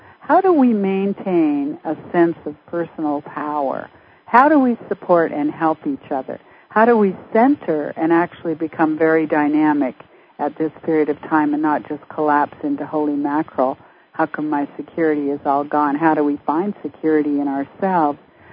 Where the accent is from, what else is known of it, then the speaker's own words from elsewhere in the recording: Canada; because I'm from Canada.